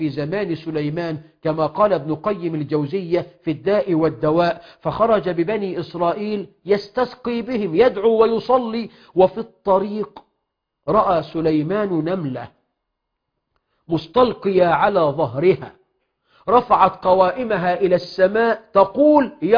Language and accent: Arabic; Egypt; اللهم اجعل بلدنا مصر أمنا أمانا رخاء سخاء